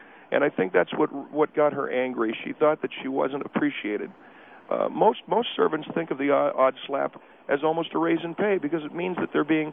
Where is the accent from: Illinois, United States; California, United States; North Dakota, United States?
California, United States; All right. Well, we did when I was growing up. I grew up in Marin County, California. My father worked for an oil company.